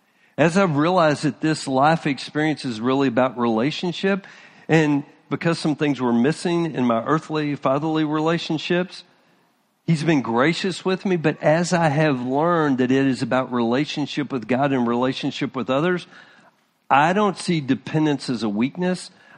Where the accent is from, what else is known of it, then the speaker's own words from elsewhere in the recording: Texas, United States; I'm from Texas, the way that my dad raised me, just our lineage, our background.